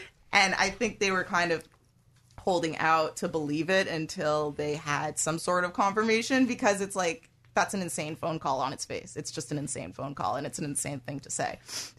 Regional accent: Montreal, Quebec, Canada; I grew up in a nice neighborhood in Montreal, Canada.

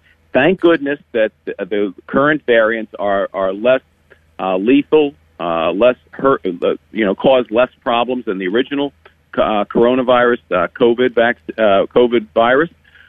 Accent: Maryland, United States; But look, I'm from Maryland.

